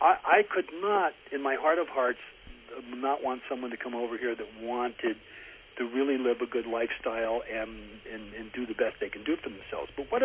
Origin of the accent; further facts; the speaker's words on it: United States; As an American, is the way I was brought up